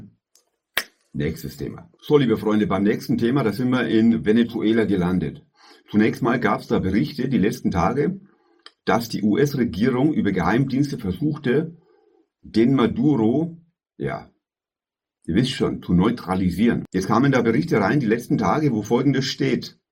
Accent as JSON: {"language": "German", "region": "Bavaria", "country": "Germany", "said": "Jetzt mal meine Meinung dazu oder mein Senf dazu, wie man sagt bei uns in Bayern, ne?"}